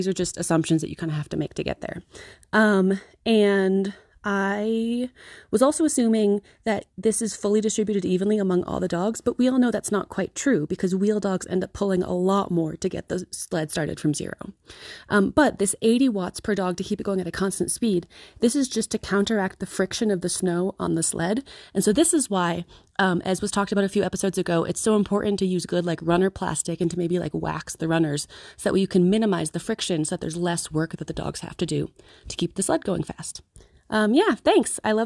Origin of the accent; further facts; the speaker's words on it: Michigan, United States; from Michigan, and I am a physicist and astronomer